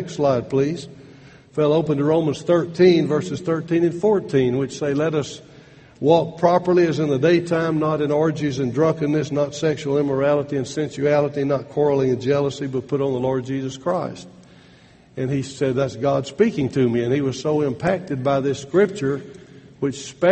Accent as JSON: {"language": "English", "town": "Athens", "region": "Alabama", "country": "United States", "tie": "born or raised there", "said": "In the 1970s, for 10 years, I lived in my hometown of Athens, Alabama."}